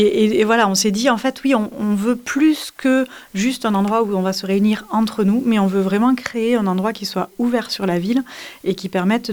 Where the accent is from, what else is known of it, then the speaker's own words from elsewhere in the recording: Occitanie, France; now in Montpellier, France; Je suis originaire du Tarn.